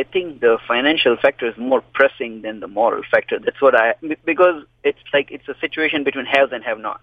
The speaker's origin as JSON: {"language": "English", "region": "Western India", "country": "India", "tie": "born or raised there", "said": "I grew up in India, Western India."}